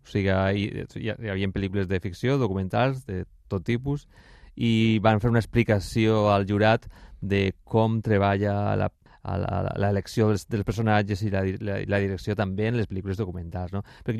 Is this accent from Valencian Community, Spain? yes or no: yes; Alicante, Valencian Community, Spain; Que és d'aquí de Barcelona, jo sóc d'Alacant.